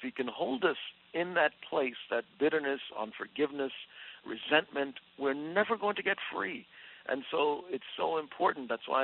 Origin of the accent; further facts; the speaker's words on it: New York City, New York, United States; I said, I like fighting. I grew up in New York City. I like fighting.